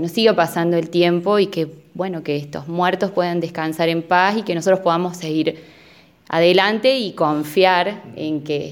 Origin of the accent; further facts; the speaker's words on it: Argentina; Nosotros somos argentinos, igual que el resto que profesamos la religión judía, simplemente eso.